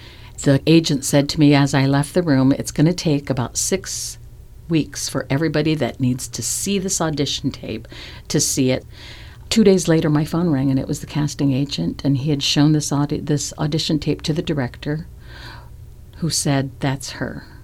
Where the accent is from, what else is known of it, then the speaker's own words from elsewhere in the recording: Hawaii, United States; all about Hawaii and all about performing and all about Radford and growing up in Hawaii, it's wild. This is my life.